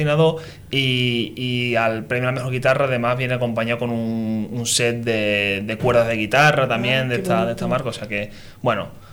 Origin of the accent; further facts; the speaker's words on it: Andalusia, Spain; la verdad es que yo como andaluz veo esto